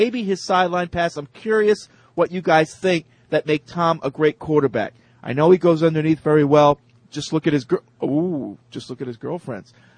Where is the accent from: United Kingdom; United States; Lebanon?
United Kingdom; England; And as an Englishman, everything you say is 100% accurate.